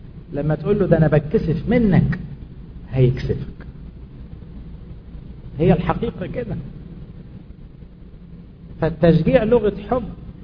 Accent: Egypt; احنا كلنا كمصريين بنعرف ننقد بعض، نعيب في بعض، نشاور على الغلط

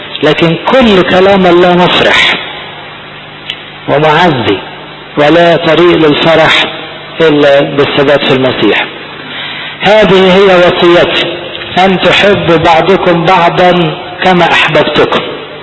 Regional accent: Egypt; ده حتى احنا كمصريين متعودين لما نفرح شوية نقول ايه اللهم اجعله خير

